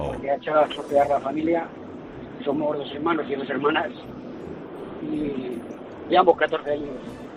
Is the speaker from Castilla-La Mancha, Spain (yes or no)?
yes; El Toboso, Castilla-La Mancha, Spain; Yo soy del Toboso